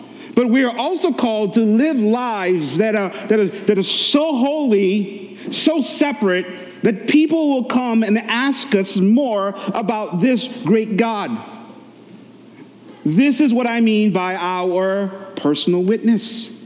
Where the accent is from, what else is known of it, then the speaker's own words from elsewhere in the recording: St. Lucia; Growing up in St. Lucia, that's how we fish.